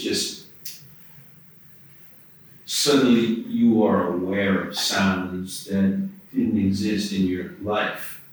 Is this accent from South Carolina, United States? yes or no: no; New Orleans, Louisiana, United States; But I'm from New Orleans. I grew up uptown. I went to Del Salle High School.